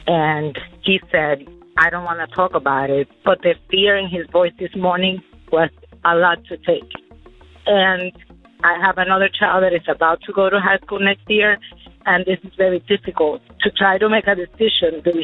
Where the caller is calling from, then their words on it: West Palm Beach, Florida, United States; I'm calling from West Palm Beach, Florida.